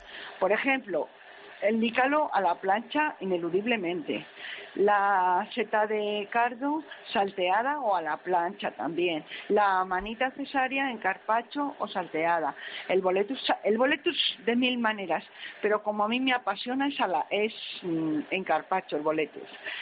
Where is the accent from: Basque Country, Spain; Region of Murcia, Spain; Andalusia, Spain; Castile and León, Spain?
Castile and León, Spain; Soria; soy de Soria, entonces en Soria no concebimos que las setas no se lave.